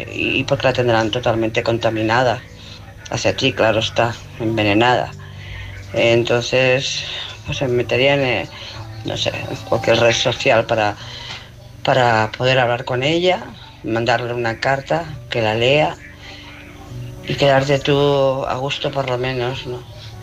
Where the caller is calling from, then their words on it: Barcelona, Catalonia, Spain; de Barcelona.